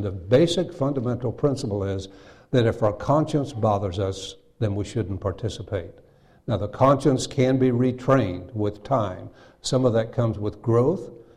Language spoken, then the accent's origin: English; West Virginia, United States; I came originally from West Virginia. I was born and raised there.